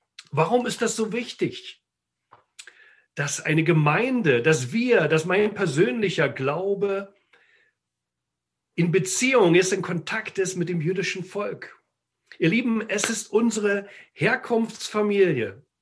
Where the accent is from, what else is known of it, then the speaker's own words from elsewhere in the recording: East Germany, Germany; ich komme aus Ostdeutschland. Ich konnte ja viele Jahre gar nicht nach Israel reisen.